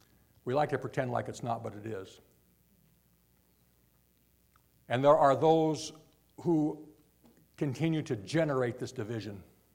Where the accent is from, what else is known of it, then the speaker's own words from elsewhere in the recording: United States; born there; I'm patriotic. I'm thankful that I was born in America.